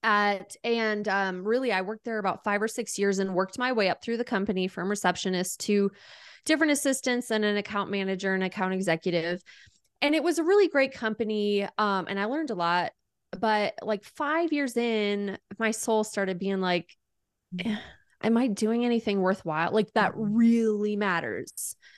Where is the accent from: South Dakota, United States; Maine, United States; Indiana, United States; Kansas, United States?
South Dakota, United States; moved away as an adult; now in Colorado, United States; I'm from South Dakota. I'm from a small town in South Dakota. I came out to Colorado to do my internship to finish my degree.